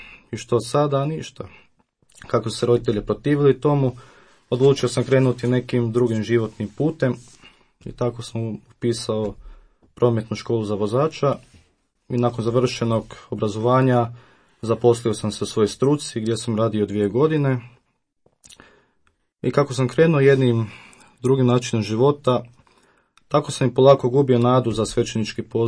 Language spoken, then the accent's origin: Croatian; Bistra, Zagreb County, Croatia; Osnovnu školu pohađao sam u Bistri, a srednju prometnu u Zagrebu.